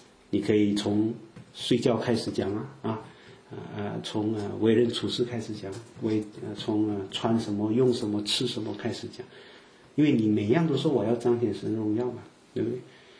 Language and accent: Chinese; Fujian, China; accent: Fujianese; 我们福建话长是种植的意思啊